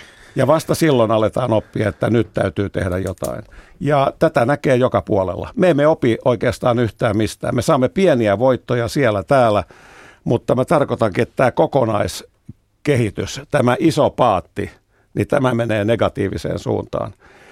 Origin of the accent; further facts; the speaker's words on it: Helsinki, Uusimaa, Finland; No mä olen paljasjalkainen helsinkiläinen